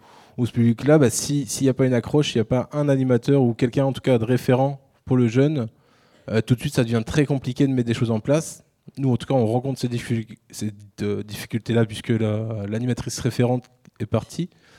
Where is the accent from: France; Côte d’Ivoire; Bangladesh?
France; L'Huisserie, Pays de la Loire; moi, je viens de l'Huisserie, la commune en première couronne de Laval.